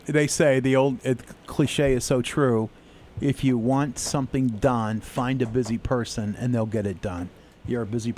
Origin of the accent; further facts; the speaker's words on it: Westbrook, Maine, United States; My hometown of Westbrook, for the first time in 11 or 12 years, we shot down the first budget.